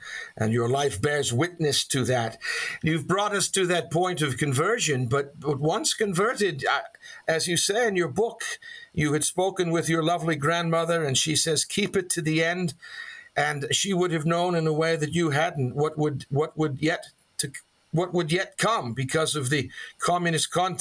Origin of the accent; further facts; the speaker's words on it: Boston, Massachusetts, United States; now in Philadelphia, United States; I remember growing up in Boston, a great fan of the Boston Celtics basketball team and their legendary coach, Red Auerbach, and I know that name is anathema here in Philly